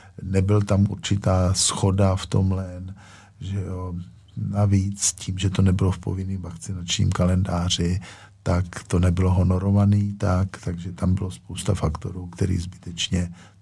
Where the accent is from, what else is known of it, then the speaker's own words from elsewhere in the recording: Pardubice, Pardubice Region, Czechia; to já jsem z Pardubic.